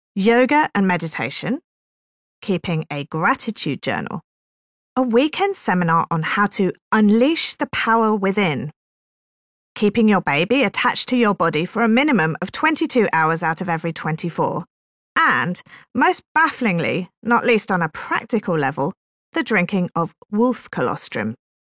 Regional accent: United Kingdom; As a Brit raised on a diet of armchair cynicism, the evangelical-style conversations are newer territory.

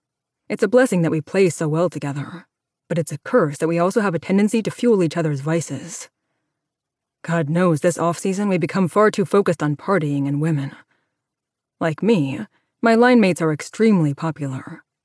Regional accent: Minneapolis, Minnesota, United States; I went to Minneapolis, my hometown, to sulk.

